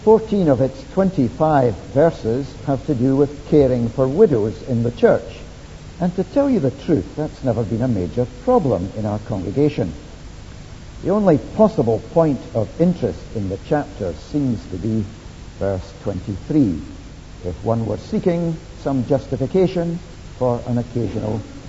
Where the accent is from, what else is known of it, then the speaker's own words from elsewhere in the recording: Scotland, United Kingdom; And even as a Scot, I found the joke which an Englishman told to me at Keswick 4 weeks ago quite amusing.